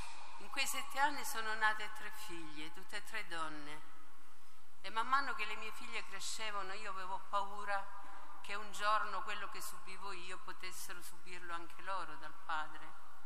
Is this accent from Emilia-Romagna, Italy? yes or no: no; Apulia, Italy; ho 85 anni, sono una pugliese.